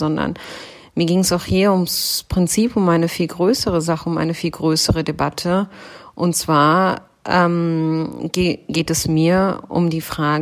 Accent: Germany; dass Leute, die so aussehen können wie ich, Deutsche sind.

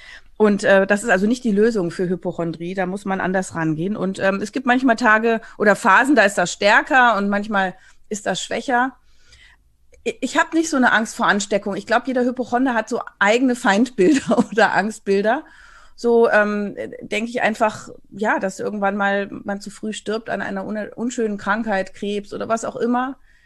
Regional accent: Berlin, Germany; Ich komme ja hier aus Berlin

